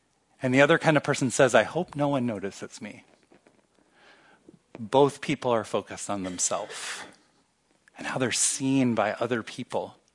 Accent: Kansas City, Missouri, United States; I'm from Kansas City, in order to watch the Royals games, you need the FanDuel app.

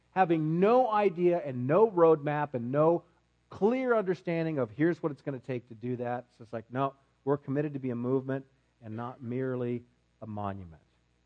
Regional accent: Newton, Iowa, United States; Scott graduated from Newton, Iowa, my hometown, in 1980.

